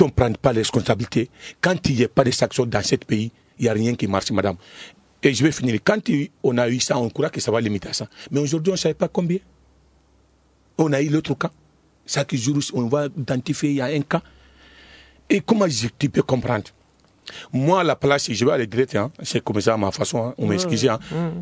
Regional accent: Mali; Les gens croient que nous, on n'est pas des Maliens, on est des Maliens.

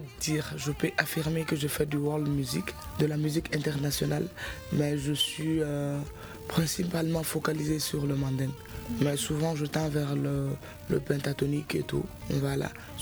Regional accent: Ségou, Mali; born there; Je suis né à Ségou, donc c'est facile pour moi.

